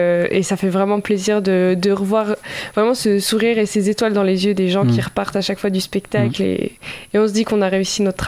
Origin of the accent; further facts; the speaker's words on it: Switzerland; now in France; je suis d'origine suisse, mais maintenant, je suis avec mon mari en France.